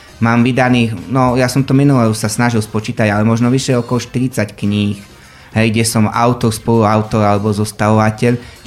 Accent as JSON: {"language": "Slovak", "region": "Košice Region", "country": "Slovakia", "said": "ja som fakt taký lokal patriot, ja som Zemplínčan telom a dušou, hej, takže ja stále viem, že som Zemplín a potom som Slovák, ale prioritne som Zemplínčan."}